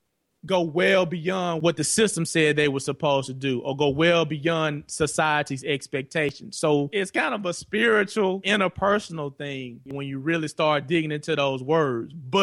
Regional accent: the South, United States; what I've experienced growing up in the South and the pride, of course, of coming from this region

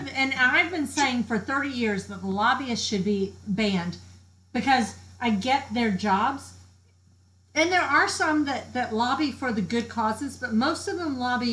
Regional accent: United States; which is what we should be doing as an American public to start

